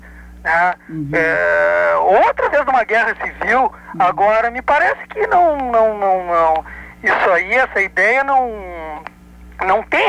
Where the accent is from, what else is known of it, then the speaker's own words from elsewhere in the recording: Cachoeira do Sul, Rio Grande do Sul, Brazil; born there; eu não sou baiano, né, nem sou nordestino, eu sou gaúcho, sou nascido em Cachoeira do Sul.